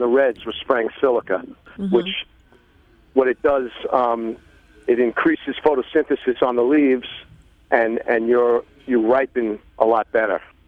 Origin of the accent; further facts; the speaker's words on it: Queens, New York, United States; I moved out from Queens. I'm a Queens boy.